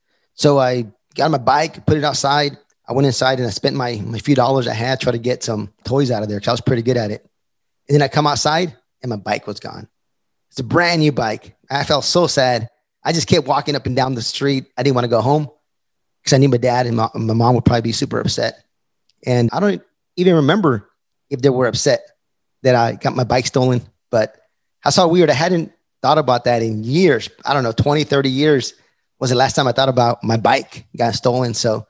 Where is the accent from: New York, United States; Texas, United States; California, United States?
Texas, United States; El Paso; So I'm from El Paso, Texas. West Texas, as far west as you can go.